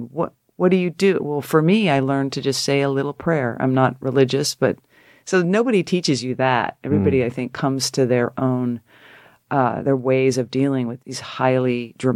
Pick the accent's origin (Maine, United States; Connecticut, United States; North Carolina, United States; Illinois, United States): Connecticut, United States; I mean, I'm a girl from Connecticut